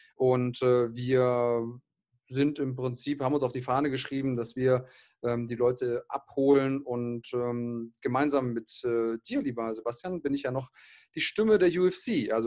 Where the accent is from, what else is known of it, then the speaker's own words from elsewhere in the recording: Munich, Bavaria, Germany; also born or lived in Greece; als ich geboren wurde, bin ich zwar in München geboren worden, weil meine Mutter den griechischen Ärzten nicht so richtig vertraut hat, war dann aber die ersten 2 Jahre in Griechenland und bin dann mit meiner Mutter alleine wieder zurückgekommen.